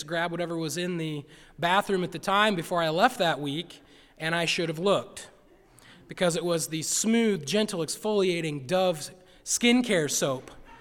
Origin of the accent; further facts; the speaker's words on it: Williamsburg, United States; I'm from Williamsburg.